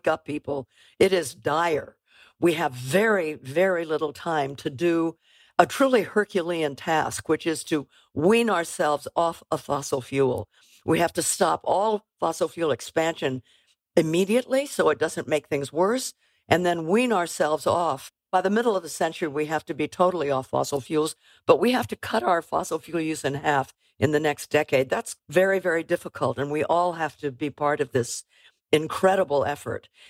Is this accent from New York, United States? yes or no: no; California, United States; Well, on a very personal level, I grew up in California. I was born in 1937.